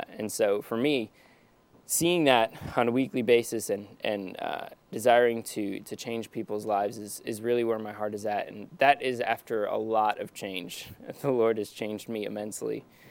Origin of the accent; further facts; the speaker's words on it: Harrisburg, Pennsylvania, United States; also born or lived in Texas; I was born in Texas, but grew up in Harrisburg area in Eders, if anybody's ever heard of it, off of 83. So it's a tiny little town